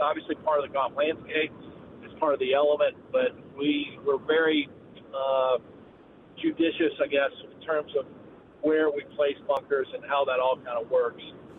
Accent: Greenville, South Carolina, United States; I'm super excited in that in my home state of South Carolina, we're renovating the Shanifer course at Greenville Country Club, which is where I grew up.

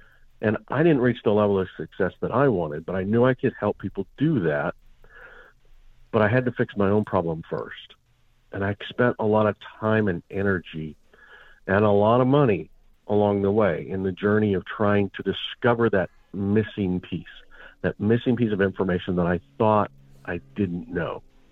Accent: Montana, United States; I grew up in Montana, and my dad and I would go on long trips.

